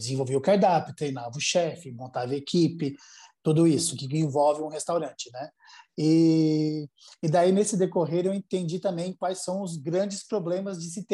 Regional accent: Santa Catarina, Brazil; É uma coisa que lá em Santa Catarina, que é de onde eu sou, né, tem uma presença forte

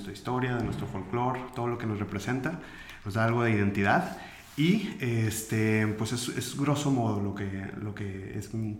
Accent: Villaldama, Nuevo León, Mexico; also born or lived in Monterrey; nací aquí en Monterrey, soy regio, y después me fui a vivir a Villaldama, en Villaldama, Nuevo León, que es al norte, es un pueblito que está como a unos 85 kilómetros, chiquito, tiene algunos 4.000 habitantes más o menos.

